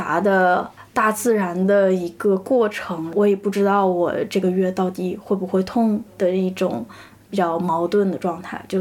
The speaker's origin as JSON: {"language": "Chinese", "country": "China", "lives_now": "Japan", "said": "后来我来到了日本以后发现我是一个中国人生活在日本"}